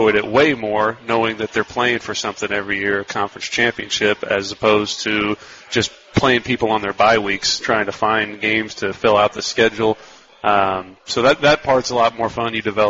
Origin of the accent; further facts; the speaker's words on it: Newburgh, New York, United States; now in Evansville, United States; I'm from Newburgh. So I'm now living in Evansville. It's nice being close to home